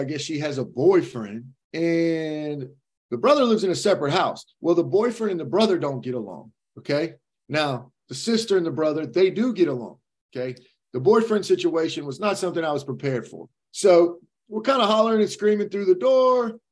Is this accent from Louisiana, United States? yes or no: yes; Louisiana, United States; So thank goodness that I am a Cajun boy myself.